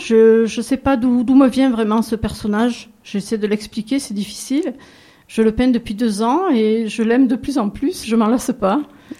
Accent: Port-de-Bouc, Provence-Alpes-Côte d'Azur, France; now in Le Cannet-des-Maures, France; je viens du Canet des Morts, dans le Var, mais je suis originaire de Port-de-Bouc, dans les Bouches-du-Rhône.

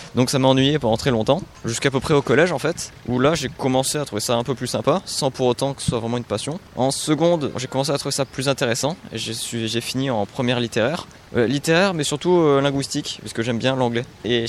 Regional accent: Sisteron, Provence-Alpes-Côte d'Azur, France; Oh bah je viens de Tisteron en fait, tout simplement. Je suis vraiment pas loin d'ici

